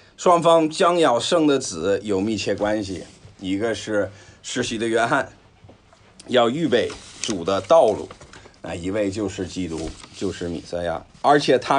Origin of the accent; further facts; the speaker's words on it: Beijing, China; 我们那个时候小时候在北京